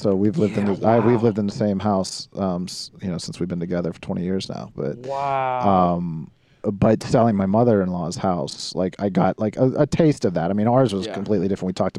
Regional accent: North Huntington, Pennsylvania, United States; No, I was from North Huntington.

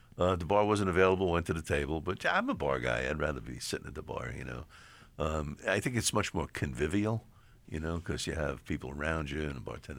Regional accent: New York, United States; the guy said to me, where are you from? Because I guess he heard the accent. I said, New York.

